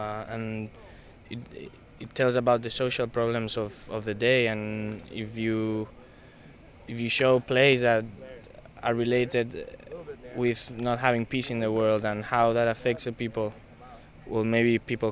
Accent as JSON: {"language": "English", "town": "Madrid", "region": "Community of Madrid", "country": "Spain", "said": "from Spain, Madrid, Spain."}